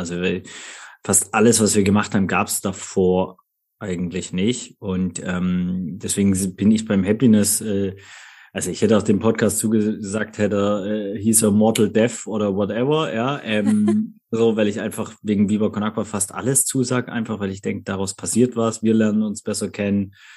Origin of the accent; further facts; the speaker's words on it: Baden-Württemberg, Germany; Wir sind alle zusammen im Schwabenländle aufgewachsen, sind dort zusammen zur Schule gegangen